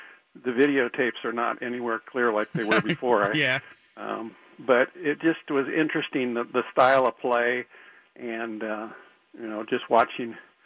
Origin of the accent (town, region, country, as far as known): Astoria, New York, United States; born or raised there